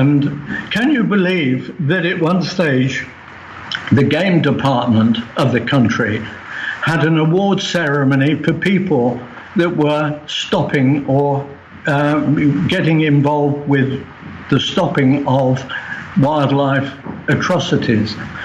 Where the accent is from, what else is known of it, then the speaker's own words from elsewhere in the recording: Guernsey; previously, I come from Guernsey